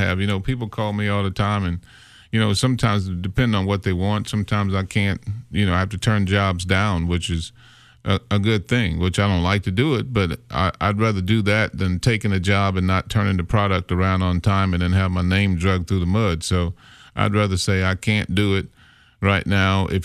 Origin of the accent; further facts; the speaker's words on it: Kentucky, United States; When I first started, it was AOR, you know, in Kentucky, my hometown.